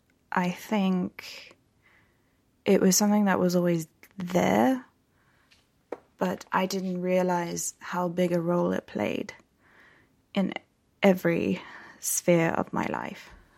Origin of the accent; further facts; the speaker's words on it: South Africa; I am from South Africa and I am a nanny